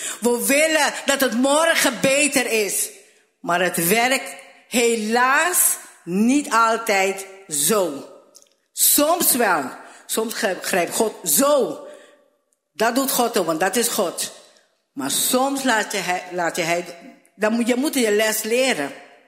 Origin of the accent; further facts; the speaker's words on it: Aruba; Ik ben een Arubaan